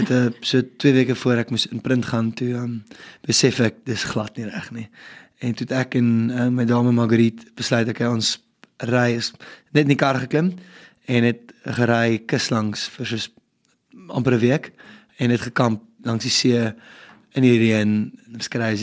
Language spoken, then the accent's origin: Afrikaans; Paarl, Western Cape, South Africa; Toe ek klein was in die Parel het ons kaalvoet rugby gespeel in 3 dae in die winter.